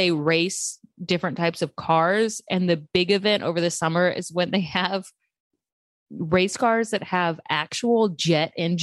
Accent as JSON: {"language": "English", "town": "Little River", "region": "Texas", "country": "United States", "said": "Little River. I'm from like rural Texas."}